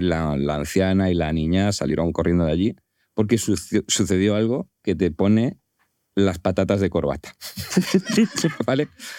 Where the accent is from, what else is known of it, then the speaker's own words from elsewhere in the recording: A Coruña, Galicia, Spain; Yo soy de Coruña